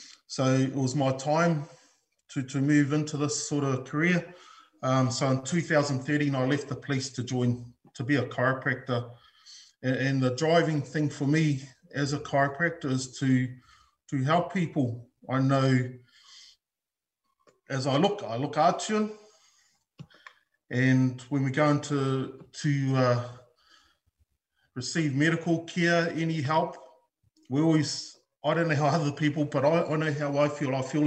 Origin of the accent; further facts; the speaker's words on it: Rotorua, Bay of Plenty, New Zealand; I'm of Atuan heritage through my dad. I was born and bred in Rotorua, though, and my mum's Australian